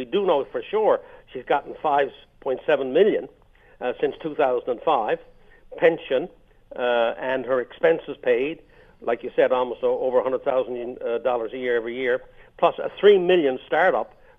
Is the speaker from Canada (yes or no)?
yes; Canada; I'm insulted as a Canadian. I'm insulted as a citizen. I'm insulted as a taxpayer